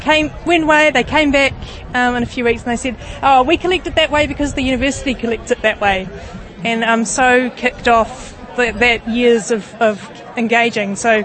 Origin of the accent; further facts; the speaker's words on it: Newtown, Wellington, New Zealand; I grew up in Newtown, and I went to Newtown School, and I went to South Wellington Intermediate